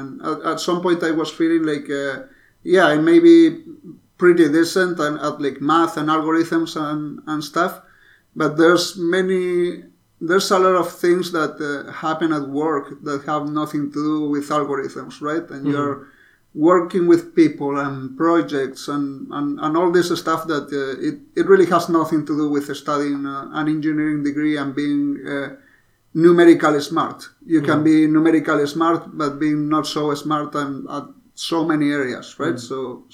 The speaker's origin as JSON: {"language": "English", "town": "Madrid", "region": "Community of Madrid", "country": "Spain", "tie": "born or raised there", "second_language": "English", "said": "So, I come from Spain. I was born in Madrid and spent most of my life over there."}